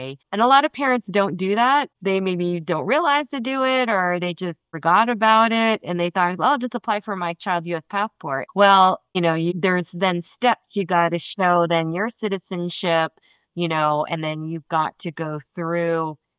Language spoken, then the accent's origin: English; United States; born there; I could technically be both a Philippine citizen and a United States citizen since I was born in the United States.